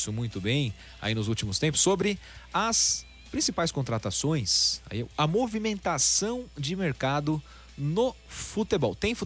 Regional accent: Araras, São Paulo, Brazil; Eu sou da cidade de Araras, como eu vinha falando, também de muitos craques revelados.

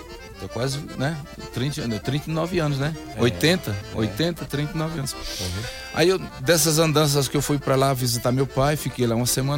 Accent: Simão Dias, Sergipe, Brazil; Sergipe. Sou de Simão Dias, uma cidade divisa da Bahia, né? Divisa de Paripiranga.

